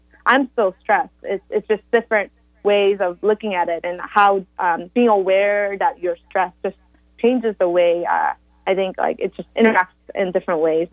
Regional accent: Seoul, South Korea; also born or lived in Atlanta, United States / Portland, United States / New York, United States / North Carolina, United States; Yeah, I was born in Atlanta, Georgia, but I was raised, a part of my life, I was raised in Korea, South Korea, near Seoul. I went to boarding school in Portland, Oregon.

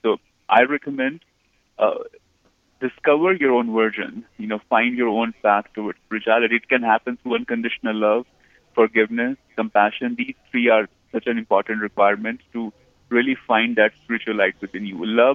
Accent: India; I was born in Hindu family. I have Buddhist, you know, culture around me in India.

